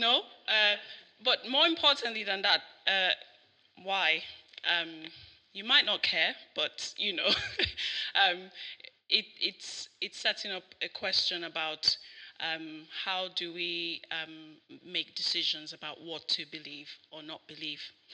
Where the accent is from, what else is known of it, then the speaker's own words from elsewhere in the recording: Nigeria; now in Sheffield, United Kingdom; I've lived in Sheffield for about 10 and a half years now, and I grew up in Nigeria, but, you know, I've lived in the UK for a very long time now